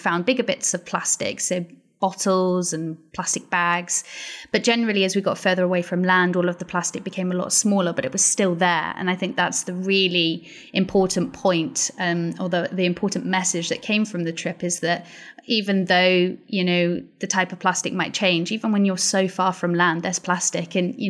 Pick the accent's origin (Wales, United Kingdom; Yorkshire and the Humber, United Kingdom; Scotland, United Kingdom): Wales, United Kingdom; So I'm from Pembrokeshire, and it's a beautiful part of Wales. I mean, you know, I lived right next to the sea, used to spend every given moment in it.